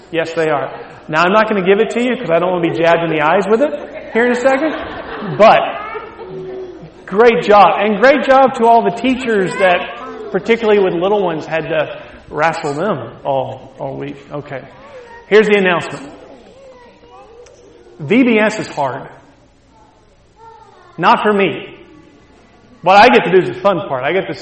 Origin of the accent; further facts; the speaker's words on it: Alabama, United States; I'm from Alabama, so I say y'all sometimes.